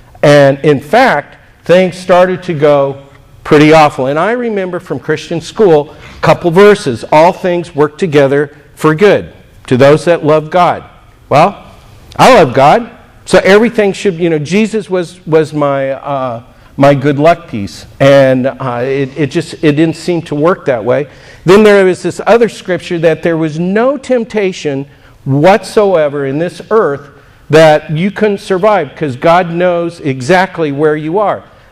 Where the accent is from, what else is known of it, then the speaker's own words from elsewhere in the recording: California, United States; I'm from Southern California.